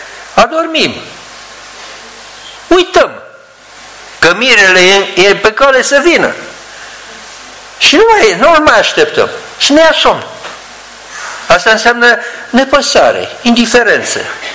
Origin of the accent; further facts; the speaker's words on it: Câmpulung, Argeș, Romania; când eu am locuit și am copilărit în Câmpul Lung. Și acolo era o stațiune de munte, așa, la poalele munților, era mai răcoare decât în București.